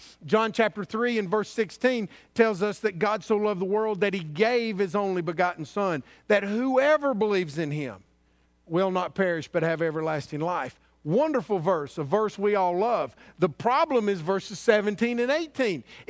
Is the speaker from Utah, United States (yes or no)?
no; Asheville, North Carolina, United States; You know, when we grew up in Asheville, we had two channels.